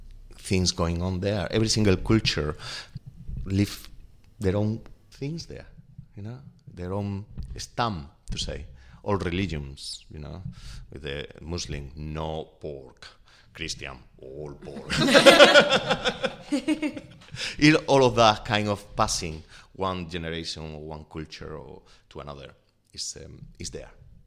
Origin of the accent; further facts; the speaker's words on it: Extremadura, Spain; English is a second language; I grew up in Extremadura.